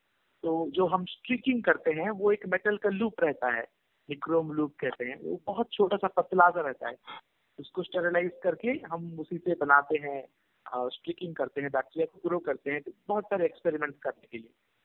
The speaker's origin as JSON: {"language": "Hindi", "region": "Odisha", "country": "India", "moved": "yes", "lives_now": "Puttaparthi, India", "said": "मैं ओरिजिनली उड़ीसा का रहने वाला हूँ, लेकिन पिछले 13 साल से मैं Shri Sathya Sai institute of higher learning में हूँ, जो कि आंध्र प्रदेश में है, पुट्टपर्ती शहर में।"}